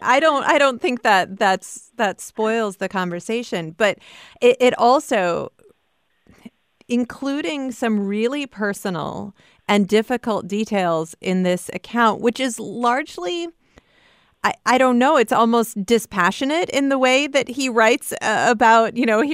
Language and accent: English; Cedar Falls, Iowa, United States; I grew up in Cedar Falls, Iowa, and this account is sort of a who's who of names that I grew up seeing and hearing in the community.